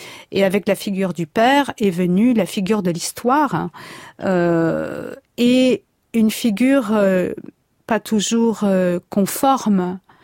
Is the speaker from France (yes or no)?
yes; Marseille, Provence-Alpes-Côte d'Azur, France; Mon père, donc, était pied noir. J'ai grandi à Marseille.